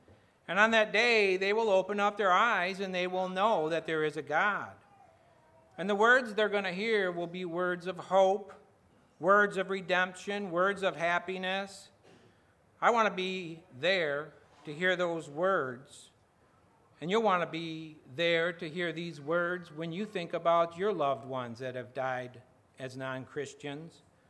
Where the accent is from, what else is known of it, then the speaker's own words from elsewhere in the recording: Grand Haven, Michigan, United States; Nope, they're buried back in my hometown of Grand Haven, Michigan.